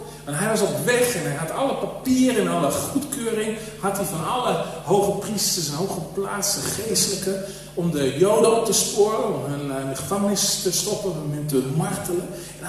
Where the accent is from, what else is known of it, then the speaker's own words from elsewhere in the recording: Netherlands; Misschien zijn wij als Nederlanders, hebben we wat meer keer nodig. Zo een beetje wat hardleers, koppig.